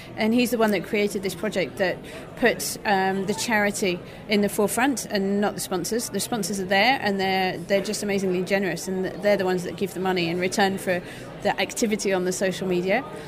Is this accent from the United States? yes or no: no; United Kingdom; now in France; I live in France, but I am British.